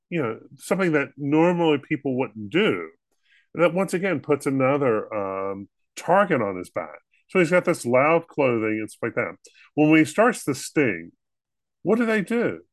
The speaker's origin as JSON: {"language": "English", "country": "United States", "said": "I'm an American, Steve."}